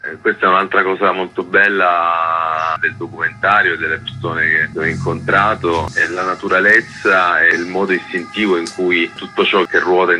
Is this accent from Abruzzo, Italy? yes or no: yes; Abruzzo, Italy; Io sono abruzzese